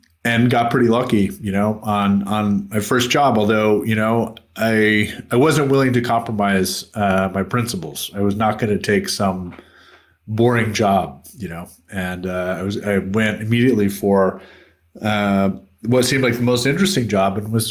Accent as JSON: {"language": "English", "country": "United States", "tie": "born or raised there", "said": "I grew up in the United States, and I really, most of my childhood, I wanted to be a physicist."}